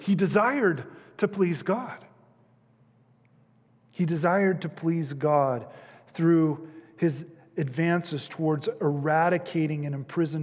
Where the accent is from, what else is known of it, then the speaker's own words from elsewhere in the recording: Pocatello, Idaho, United States; I come from Pocatello in Idaho, and it's a largely or predominantly LDS community.